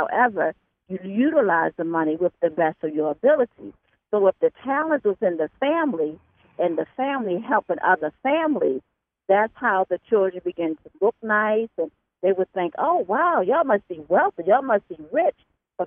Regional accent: North Carolina, United States; I'm from North Carolina, and in North Carolina, I always thought my parents were sharecroppers.

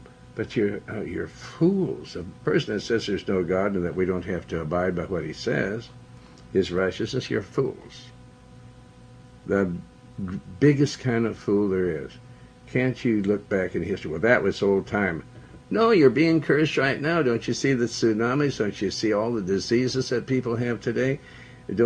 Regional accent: United States; All right, I'm an American. I believe in pounds, ounces, miles instead of meters.

